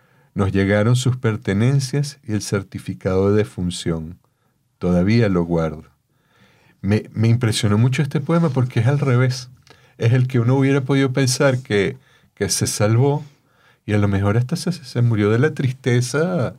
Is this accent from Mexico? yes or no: no; Venezuela; yo no puedo dejar de decirlo como venezolano